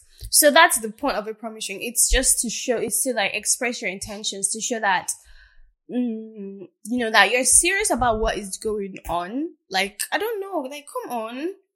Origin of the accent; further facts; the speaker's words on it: Nigeria; And I'm Nigerian, believe it or not. And I'm here to debunk the fact that all Nigerian girls are the same.